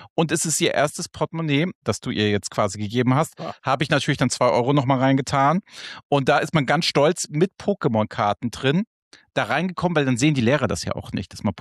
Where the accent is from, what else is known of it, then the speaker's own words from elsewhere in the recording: Flensburg, Schleswig-Holstein, Germany; ich bin ja Kind der Küste. Ich bin ja in Flensburg aufgewachsen, in Kiel habe ich studiert.